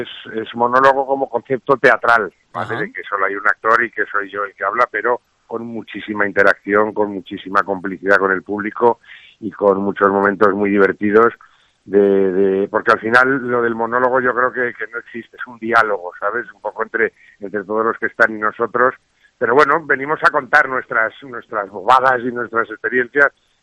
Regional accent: Las Navas del Marqués, Castile and León, Spain; Yo soy de Las Navas del Marqués, soy un niño de esos nacidos en los veranos, ¿sabes? Que veraneaba tanta gente ahí en Las Navas, pero sí, navero

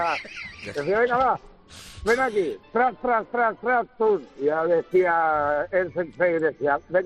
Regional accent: Puertollano, Castilla-La Mancha, Spain; now in Bordeaux, France; yo soy de Ciudad Real, de Puerto Llano, ahora estoy en Burdeos. Aquí viviendo

